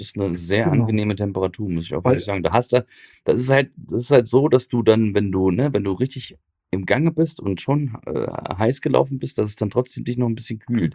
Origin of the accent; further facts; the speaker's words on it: Thuringia, Germany; Ne, woher ich komme, aus Thüringen und blablabla.